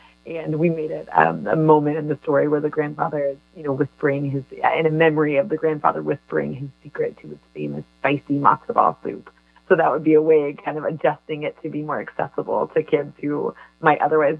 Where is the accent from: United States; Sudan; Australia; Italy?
United States; Texas; he'd always loved, we're from Texas, he'd loved Texas chili.